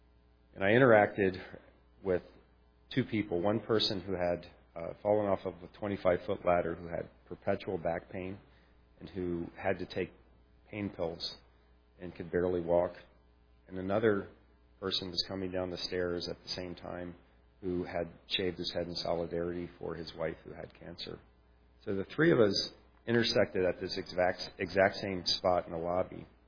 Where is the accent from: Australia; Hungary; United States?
United States; Virginia; I grew up in Virginia as part of a Christian family, and from a very young age had been exposed to the Bible and God's teaching.